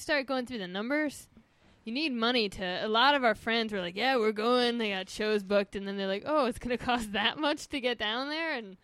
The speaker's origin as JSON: {"language": "English", "town": "Port Washington", "region": "Wisconsin", "country": "United States", "tie": "born or raised there", "said": "And I always used to get so upset because we grew up in near Port Washington."}